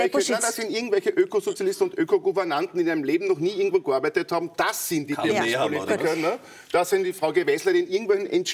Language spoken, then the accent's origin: German; Austria; als Österreicher, weil wir haben 0,17% am weltweiten CO2-Ausstoß